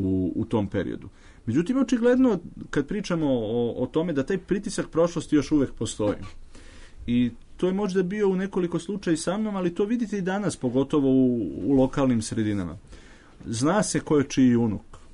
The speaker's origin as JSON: {"language": "Serbian", "town": "Smederevska Palanka", "region": "Šumadija and Western Serbia", "country": "Serbia", "said": "na tom području, odakle sam ja poreklom, u Smederevskoj Palanci i okolini."}